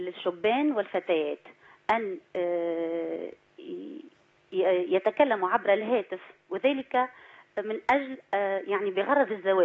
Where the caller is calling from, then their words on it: Tunisia; انا اتكلم من تونس.